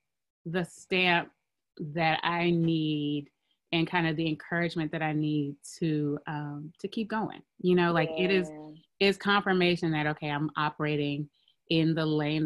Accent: Oakland, California, United States; born there; So, a little background, I'm like I said before, I'm Nigerian American. So I was, both of my parents are Nigerian. I was born here in Oakland.

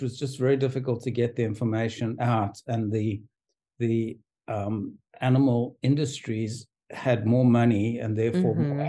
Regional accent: South Africa; because I grew up in South Africa, and at that time there was institutionalized racism

